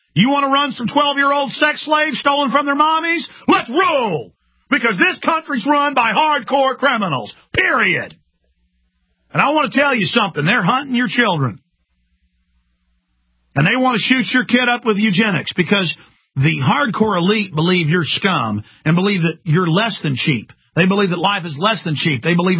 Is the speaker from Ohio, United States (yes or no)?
no; Texas, United States; I've been pulled over in counties, even though I'm from Texas